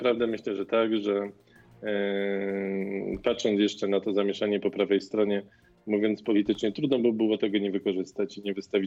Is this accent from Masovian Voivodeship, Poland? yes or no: no; Częstochowa, Silesian Voivodeship, Poland; Ja jestem z Częstochowy, w Częstochowie mamy lewicowego prezydenta